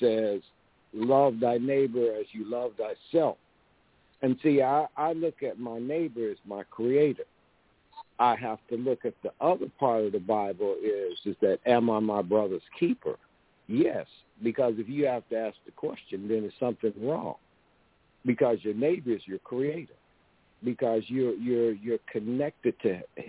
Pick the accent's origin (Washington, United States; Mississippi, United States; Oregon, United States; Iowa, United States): Mississippi, United States; Aberdeen; born there; I was born in Aberdeen, Mississippi